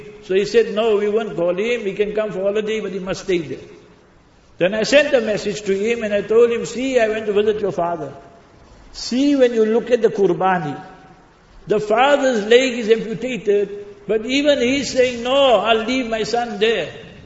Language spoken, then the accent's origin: English; Heidelberg, Gauteng, South Africa; Our Mawlana Suleiman Jada is from my hometown, from Heidelberg.